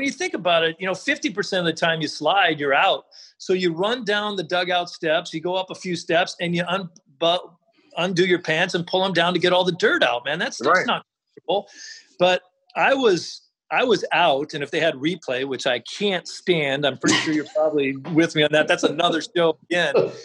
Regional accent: Oregon, United States; So I asked a million questions

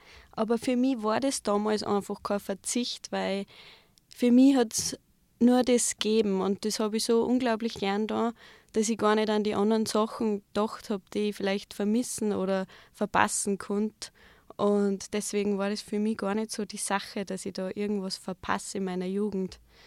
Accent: Puch, Salzburg, Austria; ich komme aus Puch. Also mein ganzes Leben lang wohne ich eigentlich schon in Puch.

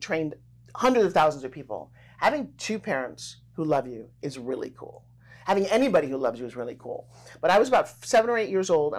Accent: Long Island, New York, United States; I grew up on Long Island, New York.

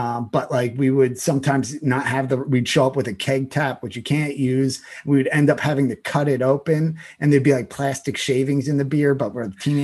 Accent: Upper Darby, Pennsylvania, United States; It's my hometown cemetery, which is it's a near and dear to my heart, which is weird to say about a cemetery, but it really is. It was across from my high school, Upper Darby High School, which is right outside of West Philadelphia.

